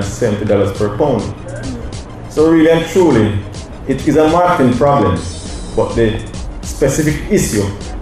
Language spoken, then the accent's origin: English; Saint Mary Parish, Jamaica; I am from St. Mary, the banana parish.